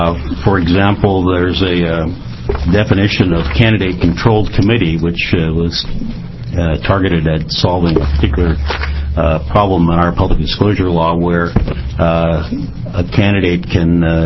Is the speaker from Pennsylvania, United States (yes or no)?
no; Oregon, United States; I'm from Multnomah County